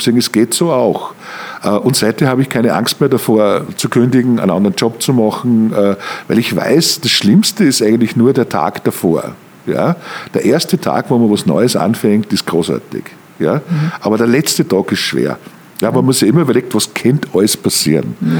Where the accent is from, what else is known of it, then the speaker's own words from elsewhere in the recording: Mürzzuschlag, Styria, Austria; Ich komme aus dem Mürztal, ich komme aus Mürzzuschlag. Das ist eine Stahlkochergegend gewesen immer.